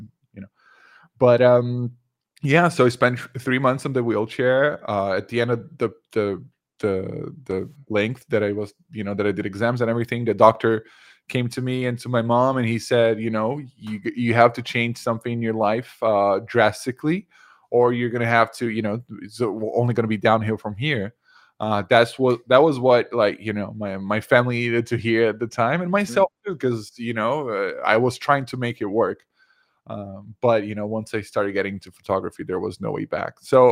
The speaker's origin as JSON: {"language": "English", "country": "Brazil", "said": "I'm from Brazil."}